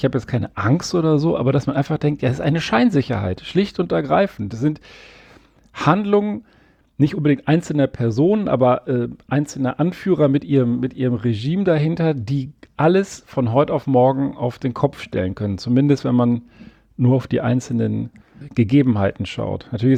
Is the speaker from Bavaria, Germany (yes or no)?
no; Berlin, Germany; also born or lived in Hesse; Und ich habe schon als Kind, so als 10-, 11-, 12-Jähriger, in Osthessen habe ich ja mal gewohnt, in Berlin bin ich aufgewachsen.